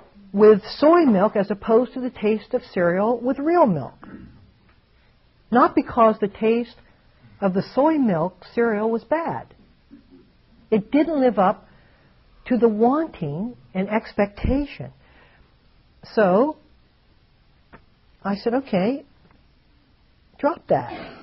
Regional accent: Ohio, United States; Another example is that I come from Ohio, which is corn country.

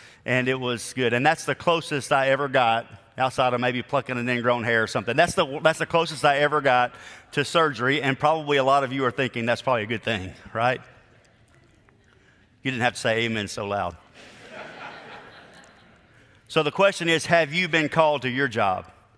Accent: Decatur, Alabama, United States; as I was a child and I grew up in Decatur, Alabama, we had a doctor there.

